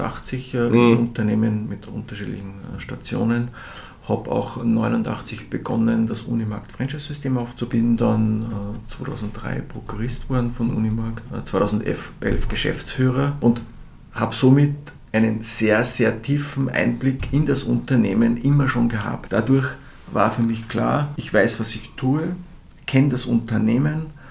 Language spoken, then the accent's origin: German; Upper Austria, Austria; Ich bin ein gebürtiger Mühlviertler, das kann ich wissen.